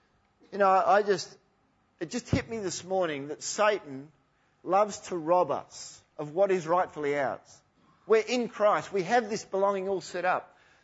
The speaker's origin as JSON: {"language": "English", "town": "Harvey", "region": "Western Australia", "country": "Australia", "said": "I came from Harvey to boarding school for a couple of years"}